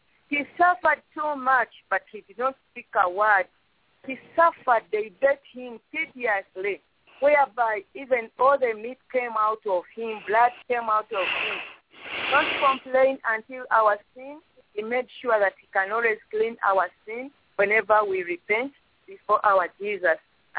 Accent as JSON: {"language": "English", "country": "Uganda", "said": "from Uganda."}